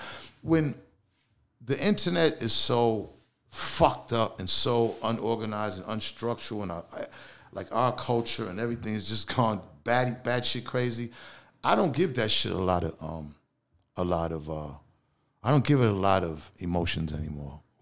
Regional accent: Boston, Massachusetts, United States; that's what it was growing up in Boston.

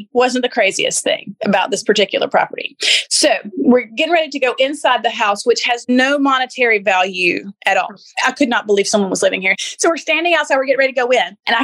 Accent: Shelby, North Carolina, United States; I have a family. I'm from the South. We do odd. Okay. You feel me? I mean, I'm from Shelby, North Carolina. We do a little odd.

